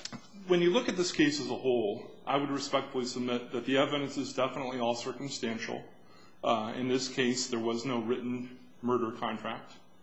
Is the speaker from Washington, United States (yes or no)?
no; Downey, California, United States; The Downey Byrnes. That's where I grew up, is Downey.